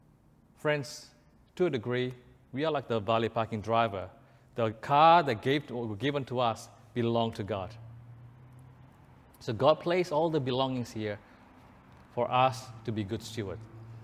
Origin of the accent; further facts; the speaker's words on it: Indonesia; moved away; I remembered one Australian dollars was around 1,500 rupiah. I came from Indonesia, so it was 1,500 rupiah.